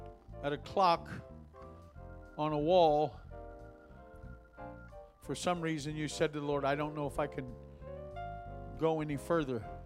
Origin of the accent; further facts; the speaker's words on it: West Virginia, United States; I'm a hillbilly from West Virginia.